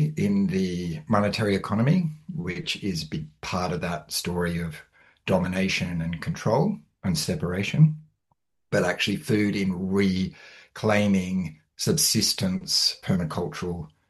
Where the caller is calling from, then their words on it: Victoria, Australia; I'm calling in from Jarrah country. Yeah, just north of Melbourne.